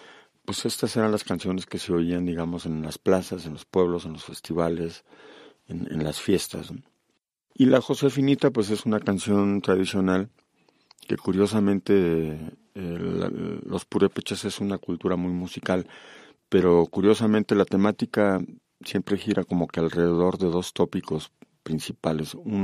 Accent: Uruapan, Michoacán, Mexico; yo soy de Uruapan, Michoacán, y es un entorno con cultura purépecha muy fuerte.

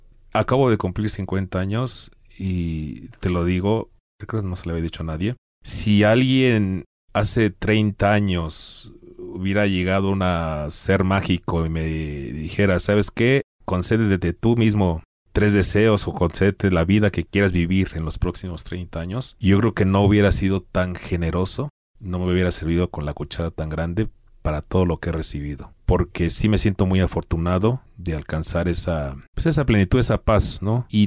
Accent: Tepeji del Río, Hidalgo, Mexico; es el tercer concierto que hacemos en mi pueblo, yo soy de Tepeji del Río.

